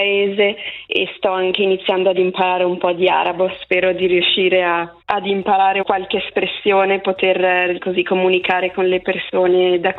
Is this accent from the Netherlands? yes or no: no; Capriasca, Ticino, Switzerland; Allora, sì, sono cresciuta in Capriasca